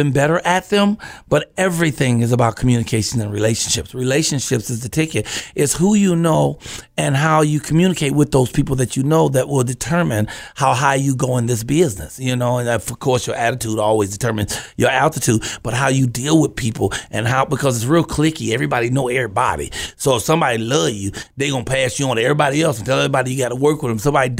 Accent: Chicago, Illinois, United States; Now, I am from Chicago, though, Southside.

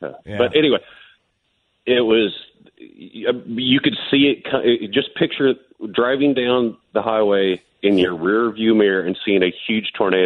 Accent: Kansas, United States; Hey, I'm from Kansas originally. I've been through a lot of tornadoes

